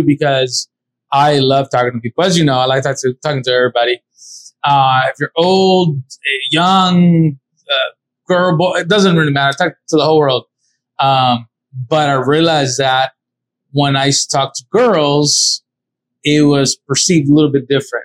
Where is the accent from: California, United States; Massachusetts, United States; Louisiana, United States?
California, United States; San Diego; now in Dallas, United States; I'm from San Diego. No, I'm here in Dallas, obviously.